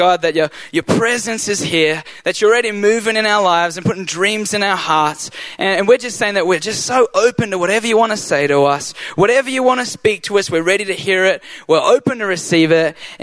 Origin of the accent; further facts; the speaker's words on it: Australia; now in Taiwan; I'm from Taiwan. Well, I'm from Australia, but I live in Taiwan. Recently from Taiwan to Australia.